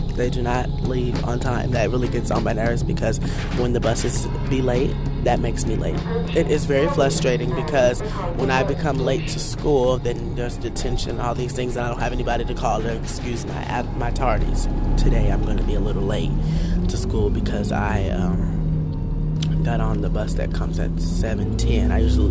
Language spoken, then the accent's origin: English; Oakland, California, United States; I am from Oakland, California.